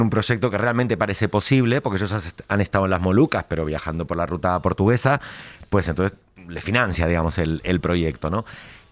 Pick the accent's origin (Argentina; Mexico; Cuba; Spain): Argentina; A mí lo que me alucinaba era que hubieran pasado por donde yo vivía. Entonces, claro, yo como argentino.